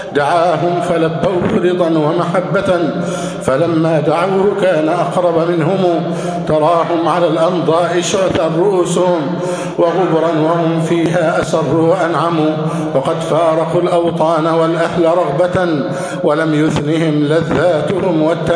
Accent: Egypt

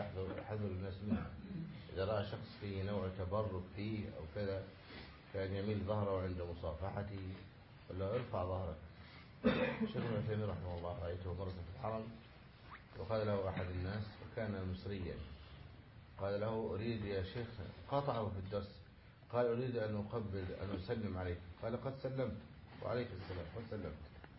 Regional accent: Upper Egypt, Egypt; يشبه العصيبة التي عندنا في الصعيد

